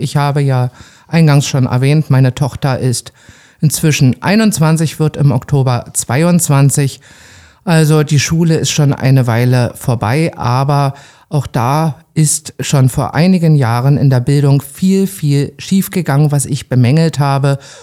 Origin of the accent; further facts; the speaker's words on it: Glienicke, Brandenburg, Germany; ich bin in Glienicke aufgewachsen und ich wohne immer noch dort. Also von der Warte her würde ich mich als sehr bodenständig bezeichnen.